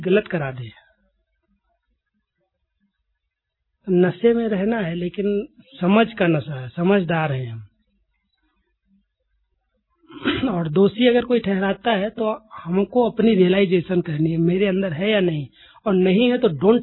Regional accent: Uttar Pradesh, India; जहाँ हमारा गांव यूपी के अंदर उत्तर प्रदेश में। मैं 4 साल का था

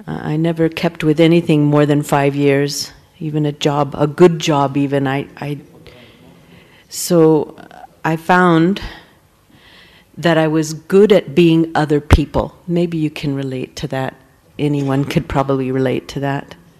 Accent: San Francisco, California, United States; I am from San Francisco.

